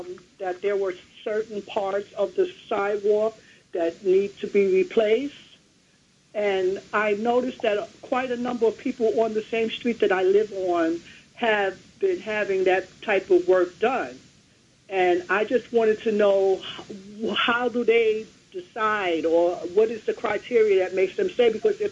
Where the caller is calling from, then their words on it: Brooklyn, New York, United States; I'm calling from Brooklyn, and I have a question pertaining to the sidewalk.